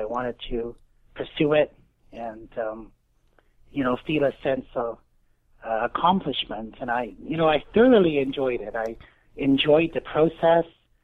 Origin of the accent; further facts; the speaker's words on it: England, United Kingdom; born there; I'm from England. I was born in England. I've been back to England a few times, but I've never been, to mainland Europe.